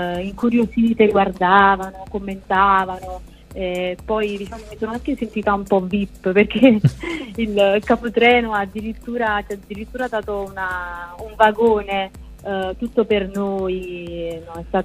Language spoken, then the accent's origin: Italian; Naples, Campania, Italy; è ambientato nella circonvicinanza di Napoli, perché io sono napoletana